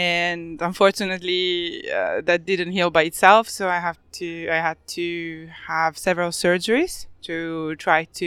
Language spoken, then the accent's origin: English; Switzerland; I grew up in Switzerland. What else do you want to know? I'm 30 something.